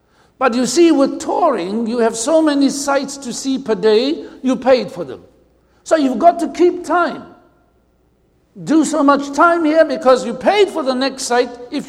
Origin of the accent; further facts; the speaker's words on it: South Africa; Remember, I'm South African.